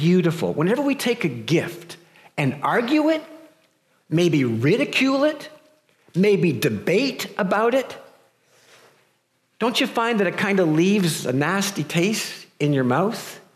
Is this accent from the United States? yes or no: no; Canada; I don't know if it's because we're just Canadian or what